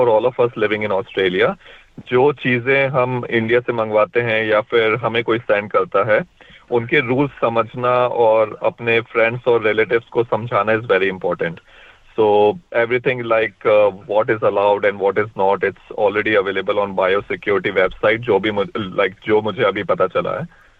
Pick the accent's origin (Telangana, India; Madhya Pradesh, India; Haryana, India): Madhya Pradesh, India; moved away; और मैं मध्य प्रदेश इंडिया से बिलोंग करता हूँ। हाँ जी, मैं यहाँ पर 4 साल से हूँ।